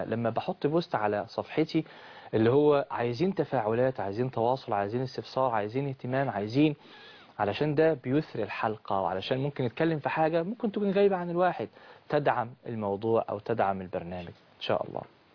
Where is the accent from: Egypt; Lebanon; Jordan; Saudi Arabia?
Egypt; احنا كمسلمين او كمصريين